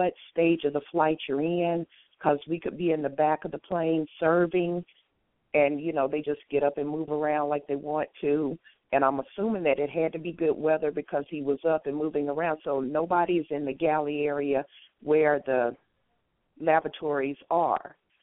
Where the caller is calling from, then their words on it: Alabama, United States; I'm calling from Alabama.